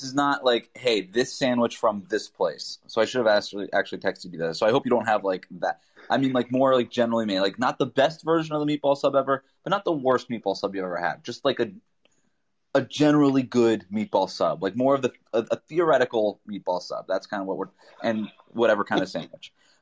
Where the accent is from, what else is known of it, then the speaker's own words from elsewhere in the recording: Florida, United States; So my logic here, and the reason I feel like I can cheat a little bit, is you know that I'm from South Florida.